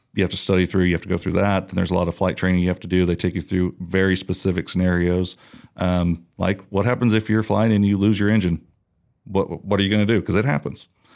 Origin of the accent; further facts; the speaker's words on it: Oklahoma, United States; I'm from Oklahoma. Dad, you like OU. I'll go to Oklahoma State just to piss you off.